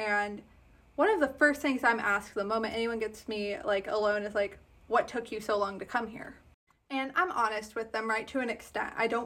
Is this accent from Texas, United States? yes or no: yes; Texas, United States; I've never been to a Southern Baptist church. Despite being Texan, right, my family's Methodist.